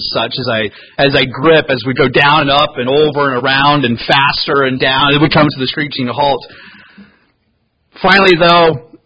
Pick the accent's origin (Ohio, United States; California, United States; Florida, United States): Ohio, United States; Cincinnati; And growing up in Cincinnati, they have this one theme park there that's very well known.